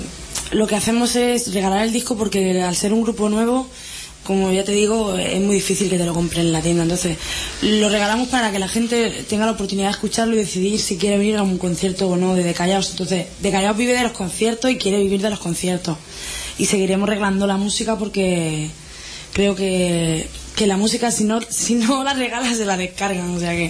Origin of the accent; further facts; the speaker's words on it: Terrassa, Catalonia, Spain; Todos somos de Tarrasa.